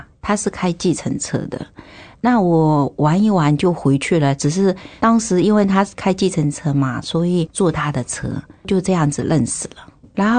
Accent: Zhoushan, Zhejiang, China; now in Taiwan; 我是来自大陆浙江省舟山群岛。我来到台湾已经20年了。

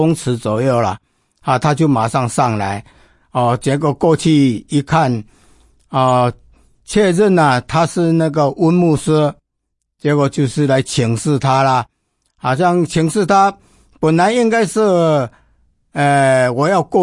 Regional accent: Xinwu, Taoyuan, Taiwan; born there; 我是一个客家人，我出生地是在桃园新屋，道地的那个客家人

